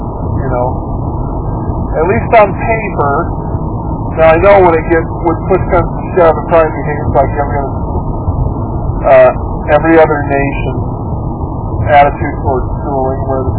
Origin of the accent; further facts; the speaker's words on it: Los Angeles, California, United States; born there; I was born in Los Angeles. I was born in Los Angeles County, California. Not a rural area at all.